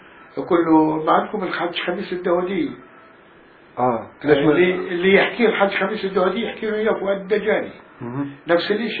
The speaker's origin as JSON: {"language": "Arabic", "town": "Deir Abu Mash'al", "region": "Ramallah and al-Bireh Governorate", "country": "Palestine", "tie": "born or raised there", "moved": "yes", "said": "يعني واصل البلد اسمه دير أبو مشعل قضاء رام الله"}